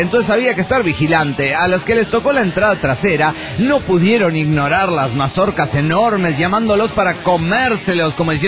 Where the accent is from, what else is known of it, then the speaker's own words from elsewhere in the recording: Lima, Peru; de Lima, Perú.